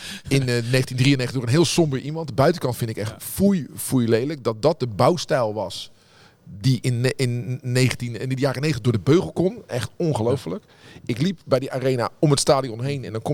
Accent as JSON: {"language": "Dutch", "town": "Rotterdam", "region": "South Holland", "country": "Netherlands", "said": "omdat ik uit Rotterdam kom"}